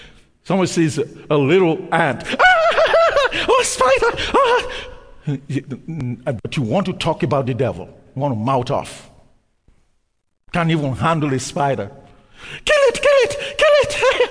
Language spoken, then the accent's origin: English; Canada; why is it that I'm Canadian and I'm always thinking about the U.S.?